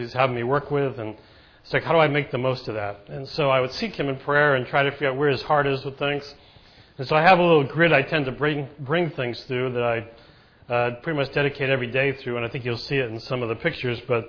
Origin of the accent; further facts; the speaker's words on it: Warwick, Rhode Island, United States; But anyways, I'm from the Rhode Island area. I grew up in Warwick